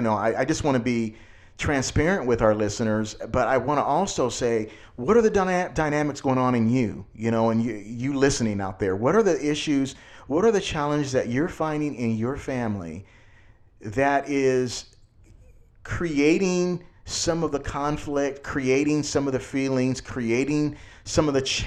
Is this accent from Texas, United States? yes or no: no; California, United States; I mean, we're from California, Southern California, so that comes with our territory.